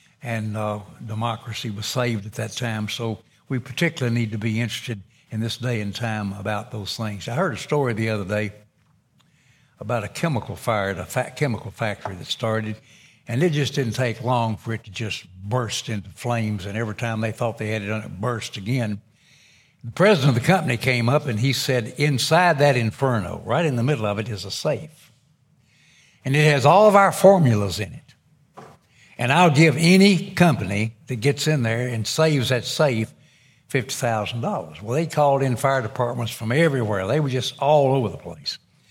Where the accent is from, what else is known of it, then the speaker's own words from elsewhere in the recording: Union City, United States; the first unknown soldier cemetery in America is in my hometown of Union City.